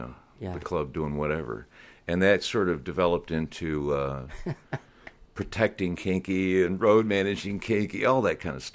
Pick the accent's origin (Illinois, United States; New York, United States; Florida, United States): New York, United States; Rochester; moved away; Rochester, New York, actually.